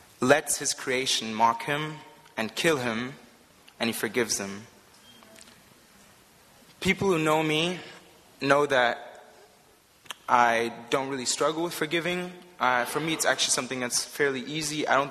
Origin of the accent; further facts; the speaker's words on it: Berlin, Germany; And I grew up here in Berlin, so Berlin has a special place in my heart.